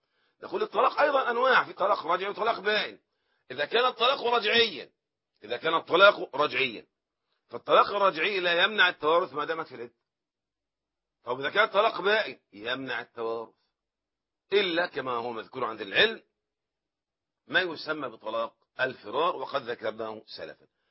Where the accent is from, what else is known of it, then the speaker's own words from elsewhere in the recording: Egypt; احنا مصريين بنقول جواز